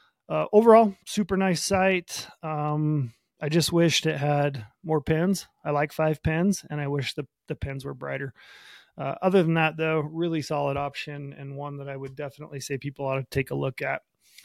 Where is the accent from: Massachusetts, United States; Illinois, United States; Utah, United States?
Utah, United States; including my home state of Utah